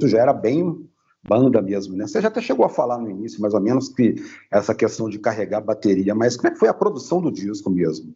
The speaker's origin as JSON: {"language": "Portuguese", "town": "Belo Horizonte", "region": "Minas Gerais", "country": "Brazil", "said": "Como eu sou de BH"}